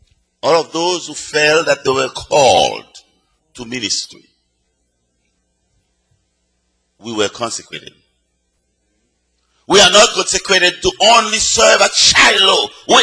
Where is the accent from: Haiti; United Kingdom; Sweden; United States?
Haiti; I was born in Haiti and I was raised under the reign of terror of Papa Doc